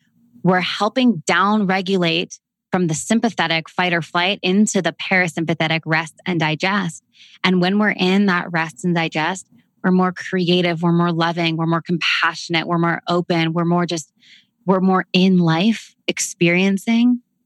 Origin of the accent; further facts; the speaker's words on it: Canada; accent: Canadian; Here comes my Canadian accent.